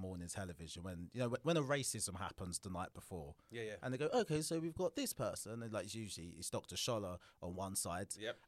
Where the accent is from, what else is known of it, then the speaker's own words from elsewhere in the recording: London, United Kingdom; I felt a pressure of, oh, well, my experience growing up in London is visiting my cousins.